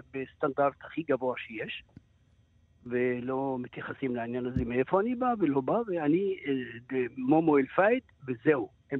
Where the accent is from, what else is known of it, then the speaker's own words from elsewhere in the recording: Palestine; אני פלסטיני.